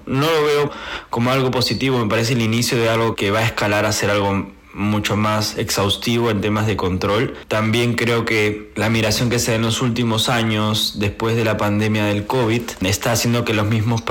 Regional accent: Peru; yo como peruano

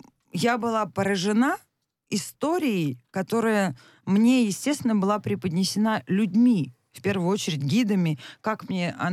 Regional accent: Orenburg Oblast, Russia; Я родом из Оренбургской области, где очень много немцев, которые вернулись на свою историческую родину.

